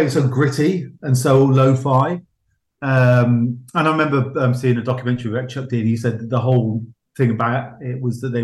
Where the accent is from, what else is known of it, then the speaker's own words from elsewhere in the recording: Gloucester, South West England, United Kingdom; And I remember because I'm originally from Gloucester, we were in a club called the Jamaican Club in Barton Street in Gloucester.